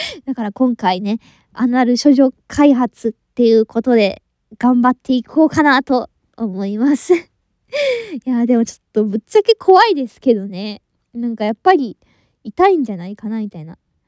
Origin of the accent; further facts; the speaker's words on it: Kansai, Japan; 出身地は、関西です。